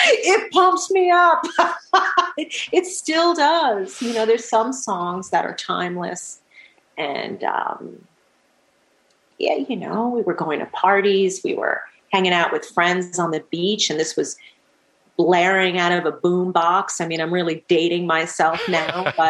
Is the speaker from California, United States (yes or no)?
no; Manhasset, New York, United States; No, I grew up in Long Island. I grew up in Manhasset, New York. I spent the most memorable part of my youth in Manhasset, New York.